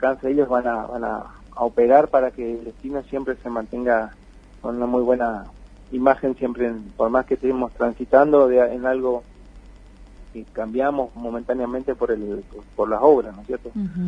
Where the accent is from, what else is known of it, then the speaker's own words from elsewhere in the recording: Iguazú, Misiones, Argentina; somos los de Iguazú que tenemos que estar involucrados, ¿no?